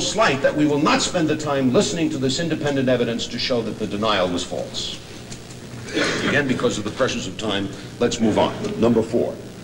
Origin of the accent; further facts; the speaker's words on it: New York, United States; Just within the last year, it has been picked up in my home state of New York.